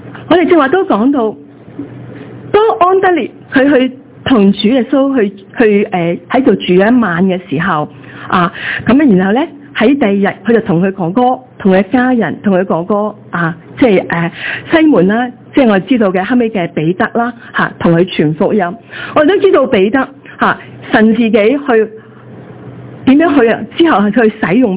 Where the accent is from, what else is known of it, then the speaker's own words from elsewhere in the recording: Guangdong, China; 好似我哋广东人有句说话，臭罂出臭草